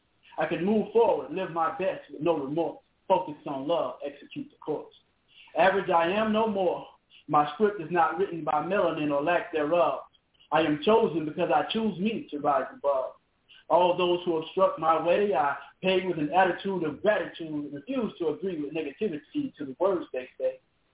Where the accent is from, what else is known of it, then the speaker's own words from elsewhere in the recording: Florida, United States; Growing up in Central Florida, my mom was a Jehovah's Witness, and we weren't allowed to associate with a lot of the kids at school.